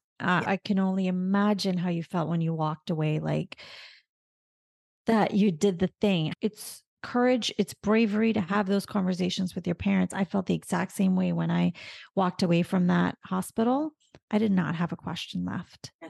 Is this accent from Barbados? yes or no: yes; Barbados; and I'm from Barbados, so I get it, like the whole Caribbean thing.